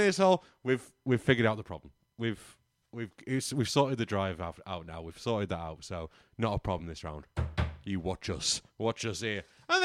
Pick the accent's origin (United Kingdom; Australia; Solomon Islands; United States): United Kingdom; Well, people say it was amazing because we're British, Ben.